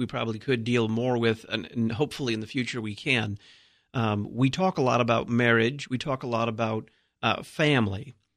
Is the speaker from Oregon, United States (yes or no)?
no; Dallas, Texas, United States; It's not me. I mean, I'm from Dallas, but...